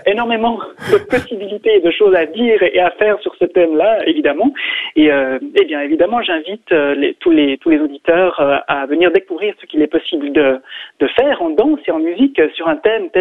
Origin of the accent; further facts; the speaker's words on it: Yverdon, Vaud, Switzerland; Non, oui, c'est vrai, je suis originaire d'Yverdon